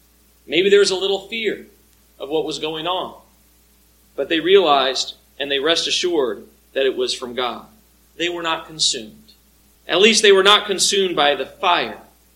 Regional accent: Colorado, United States; When we grew up in Colorado, we were kind of in the right track of Stapleton International Airport.

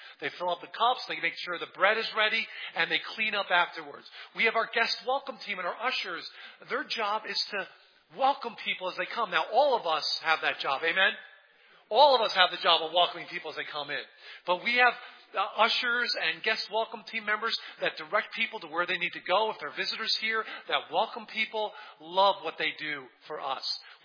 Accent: Carlsbad, California, United States; well, I'm from Carlsbad, from San Diego, from Bonzo.

